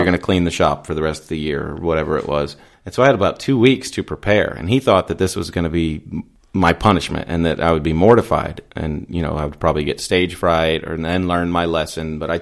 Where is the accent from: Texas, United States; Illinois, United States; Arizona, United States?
Texas, United States; I mean, I'm from Southeast Texas where it's beautiful sometimes.